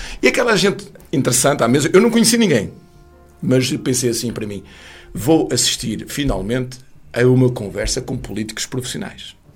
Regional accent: France; Portuguese is a second language; Nós em França, como lusodescendente, em França falávamos francês para os pais, que nos falavam em português

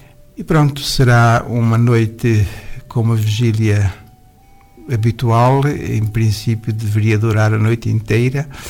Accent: Leiria, Portugal; Eu sou do natural do centro do país, mais concretamente Leiria.

